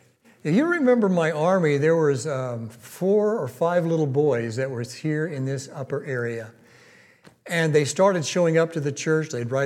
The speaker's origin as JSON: {"language": "English", "town": "Packwood", "region": "Washington", "country": "United States", "tie": "born or raised there", "said": "I was a little boy growing up in Packwood, Washington. Believe it, there really is a Packwood, Washington."}